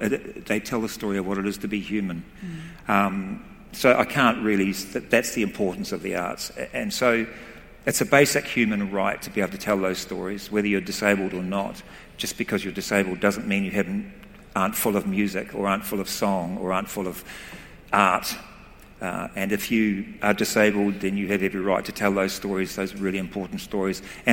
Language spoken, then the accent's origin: English; New Zealand; I'm from New Zealand, and in New Zealand we have a thing called a word called whānau.